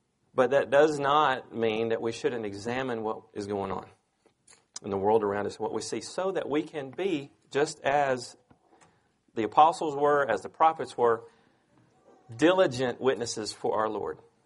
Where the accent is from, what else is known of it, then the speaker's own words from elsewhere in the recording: Bible Belt, United States; we have grown up here in the Bible Belt where it runs deep, to say the least.